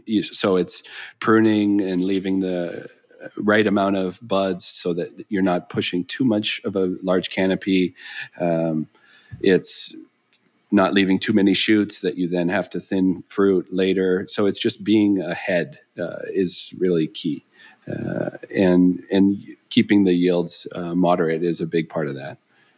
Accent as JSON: {"language": "English", "region": "British Columbia", "country": "Canada", "said": "I'm still, you know, I'm from the Okanagan"}